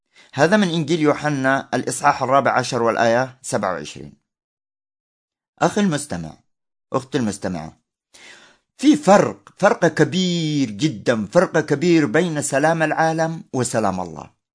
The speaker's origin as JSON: {"language": "Arabic", "country": "Yemen", "said": "بالذات في بلدنا اليمن الحبيب، عشنا حروب وويلات ومجاعات وأوبئة، ونحن نعاني منذ 2011"}